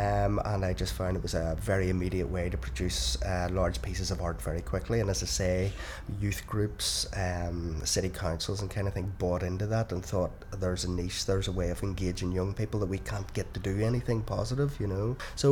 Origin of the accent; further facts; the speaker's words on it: Belfast, Northern Ireland, United Kingdom; I'm 44 and I'm from Belfast.